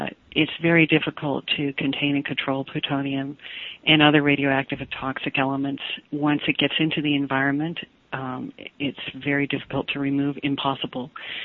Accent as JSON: {"language": "English", "region": "Colorado", "country": "United States", "tie": "born or raised there", "said": "Well, when I was a kid growing up in Colorado, and this is an area just north of Denver, kind of between Denver and Boulder, so it's a highly populated area."}